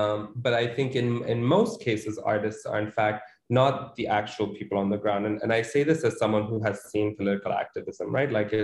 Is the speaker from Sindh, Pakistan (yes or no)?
yes; Sindh, Pakistan; also born or lived in Damascus, Syria; So I grew up in Pakistan. I was born in Damascus. I was born in Syria, but I when I was about three and a half, we moved back to Pakistan, and Lebanese on my mother's side, so also have connections there. But yeah, I mean, I'm a through and through Pakistani Sindhi boy.